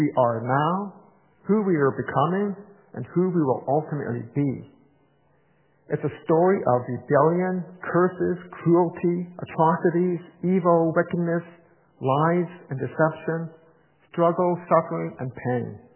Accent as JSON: {"language": "English", "town": "Victoria", "region": "British Columbia", "country": "Canada", "tie": "born or raised there", "lives_now": "Toronto, Canada", "said": "I was born in 1965 in Victoria, BC."}